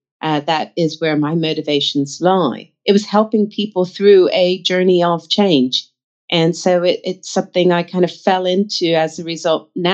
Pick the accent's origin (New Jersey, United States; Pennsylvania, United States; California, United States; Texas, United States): Texas, United States; moved away as an adult; now in London, United Kingdom; So, yes, I grew up in the States, in Texas. My family's from Florida, but I've lived here in London now for 24 years.